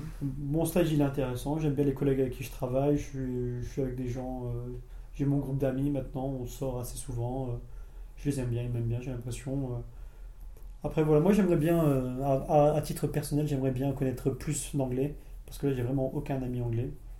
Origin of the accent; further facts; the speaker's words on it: France; Moi je suis français, il y a un allemand, un italien et un anglais.